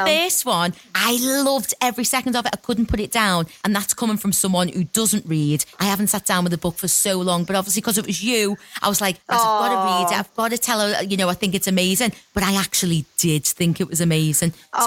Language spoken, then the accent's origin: English; Liverpool, North West England, United Kingdom; accent: Scouse; It was written in my accent, so obviously I could really warm to the characters, you know, all the name, the places, the localisms that you put in there. For the likes of us Scouse girls, us ladies of Liverpool, it was just a joy